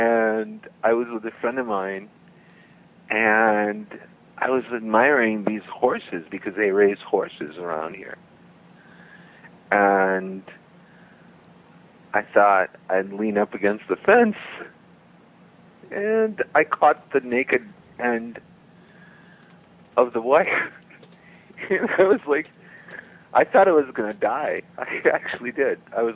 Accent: São Paulo, Brazil; But to this day, it's interesting that in Americana, in my home state of São Paulo, they still speak English at home, but they speak Portuguese abroad.

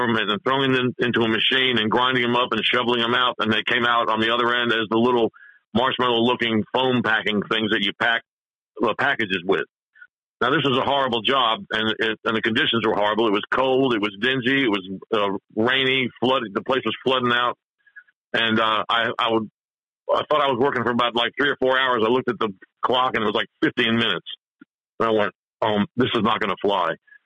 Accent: New Jersey, United States; Now, my mom was from Atlanta, but I was born in New Jersey, and I was taking lessons as a kid because another kid down the street was doing it.

